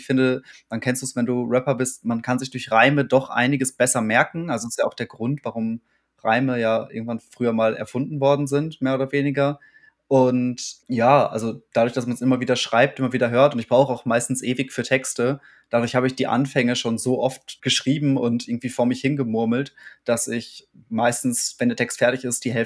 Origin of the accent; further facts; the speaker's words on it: Warstein, North Rhine-Westphalia, Germany; ich bin in Warstein aufgewachsen